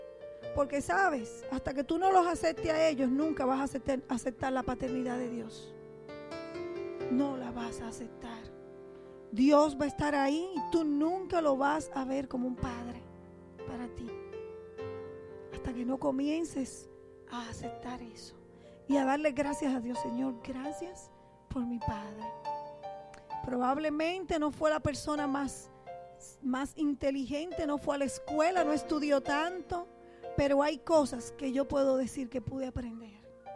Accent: Santo Domingo, Dominican Republic; born there; nací en Santo Domingo, República Dominicana, pequeña, de estatura

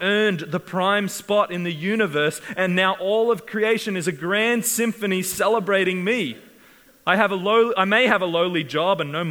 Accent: New Zealand; We're Kiwis. We're from New Zealand. Pride's not our thing.

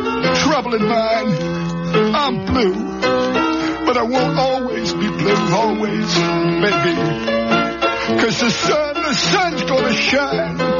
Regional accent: Chicago, Illinois, United States; Yeah, I'm from Chicago.

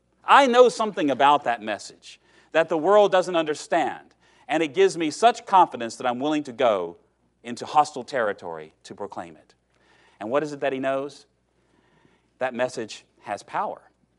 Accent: Virginia, United States; you see, I'm from Southwest Virginia, which is very different from West Virginia

